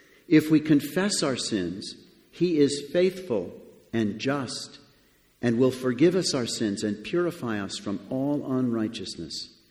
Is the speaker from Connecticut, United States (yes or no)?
yes; Connecticut, United States; I grew up in Connecticut, which is in the sort of north part of the United States, up in New England. And we lived right near the water called Long Island Sound.